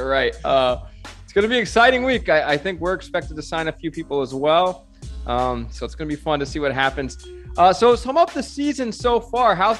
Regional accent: United States; especially as an American who doesn't know a lot about the history

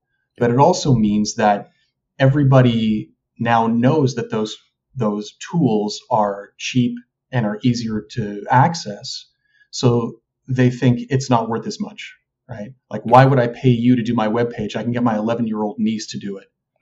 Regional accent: Canada; I'm Canadian. I've only been an artist in Canada

